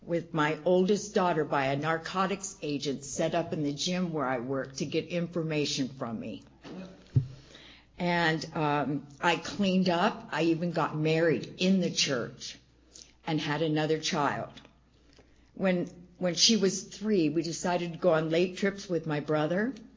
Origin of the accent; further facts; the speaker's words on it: Munds Park, Arizona, United States; I was raised in Flagstaff, south of Flagstaff in Munns Park. And in 1967, we were one of three families that lived there.